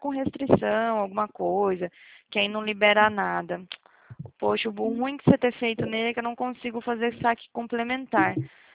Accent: Atibaia, São Paulo, Brazil; Eu sou daqui de Atibaia, interior de São Paulo

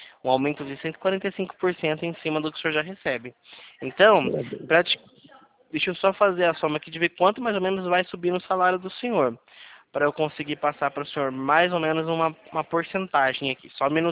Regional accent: Mogi Guaçu, São Paulo, Brazil; Eu sou aqui de Calheiras. Eu sou aqui de Mogi Guaçu.

